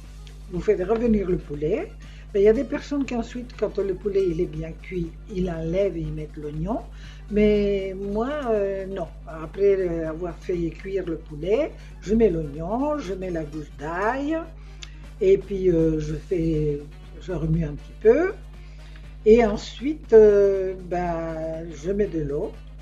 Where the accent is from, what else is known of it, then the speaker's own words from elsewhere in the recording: Barcelona, Catalonia, Spain; French is a second language; Moi, je suis de Barcelone.